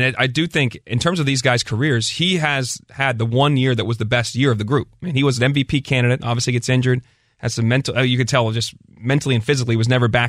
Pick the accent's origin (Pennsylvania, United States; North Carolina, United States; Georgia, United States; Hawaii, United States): Pennsylvania, United States; Pittsburgh; I'm from Pittsburgh. I'm a Steelers guy, born and bred.